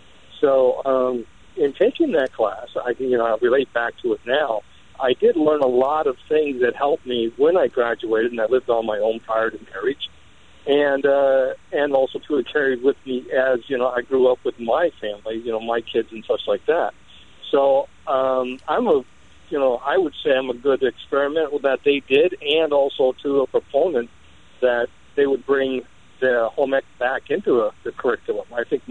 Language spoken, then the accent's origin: English; Midwest, United States; I'm like Carol. I come from the Midwest, and, you know, I'm going to show my age. I graduated in 78.